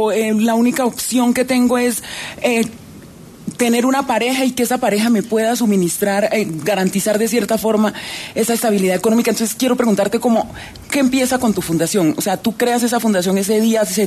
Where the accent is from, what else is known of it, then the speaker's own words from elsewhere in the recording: Chocó, Colombia; Yo soy chocuana.